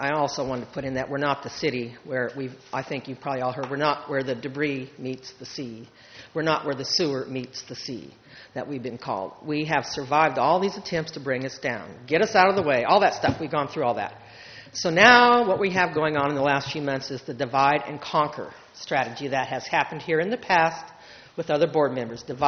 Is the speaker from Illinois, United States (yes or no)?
no; Oceano, California, United States; stories from the past that happened to me when I was a young person growing up in Oceano.